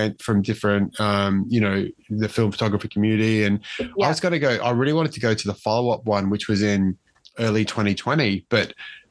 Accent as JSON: {"language": "English", "country": "Australia", "lives_now": "Brisbane, Australia", "said": "Well, I'm in a couple of groups, even though I'm Australian."}